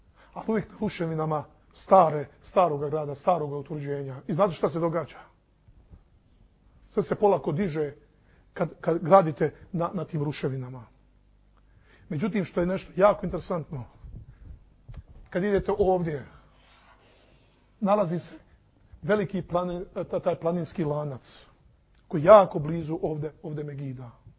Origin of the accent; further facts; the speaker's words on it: Derventa, Republika Srpska, Bosnia & Herzegovina; s obzirom da sam odrastao u Derventi, mi smo imali planinu, mala planina.